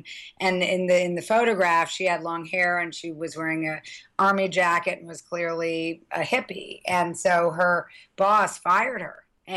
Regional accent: New York City, New York, United States; I grew up on the Upper West Side and Central Park was my playground

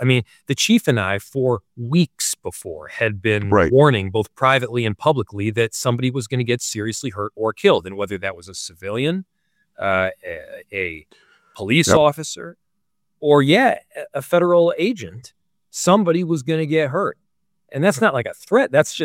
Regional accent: East Coast, United States; now in Minneapolis, United States; keep in mind, I'm not from here in Minneapolis either. I'm a Jew from the East Coast.

